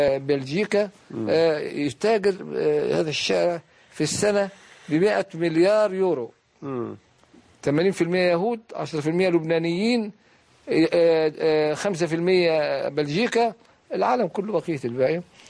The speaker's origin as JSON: {"language": "Arabic", "town": "El Mahalla El Kubra", "region": "Gharbia", "country": "Egypt", "said": "في مدينتي البسيطة المتواضعة المحلة الكبرى"}